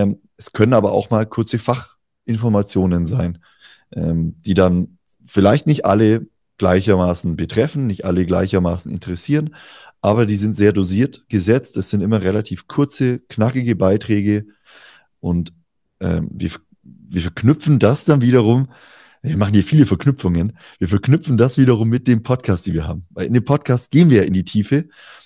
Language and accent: German; Bavaria, Germany; Ich bin jetzt hier in Bayern aufgewachsen.